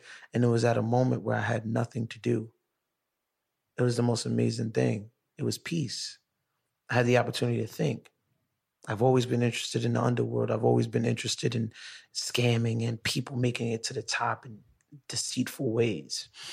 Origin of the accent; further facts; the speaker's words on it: Brooklyn, New York, United States; Remember, I'm from Brooklyn.